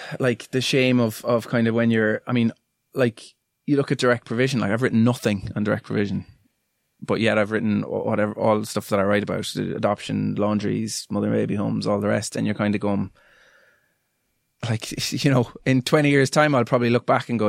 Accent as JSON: {"language": "English", "town": "Galway", "region": "Connacht", "country": "Ireland", "said": "Although I'm from Galway, just stress that. Yeah. For anyone thinks I'm from Cork."}